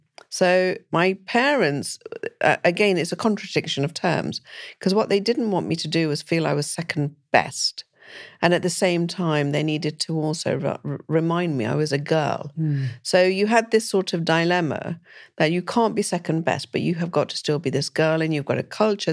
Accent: Leicester, East Midlands, United Kingdom; So my home city is Leicester. I still have a strong connect with my city.

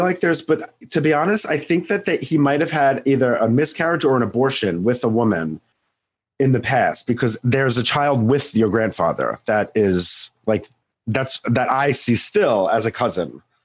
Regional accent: Long Island, New York, United States; I'm from Long Island, you know?

